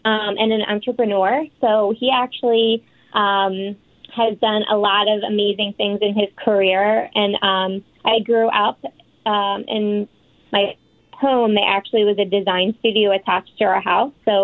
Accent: Pennsylvania, United States; So I'm actually from Philadelphia area. I grew up in a town called Bucks County.

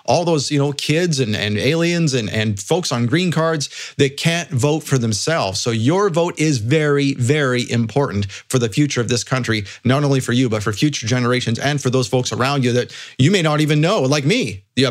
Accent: Canada; now in United States; I'm a Canadian. I've been here. I'm on a green card now

